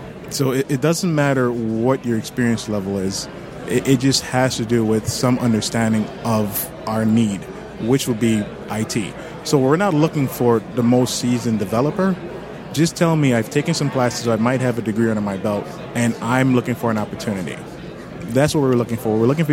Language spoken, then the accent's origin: English; Nigeria; accent: Nigerian; now in United States; But I'm Nigerian.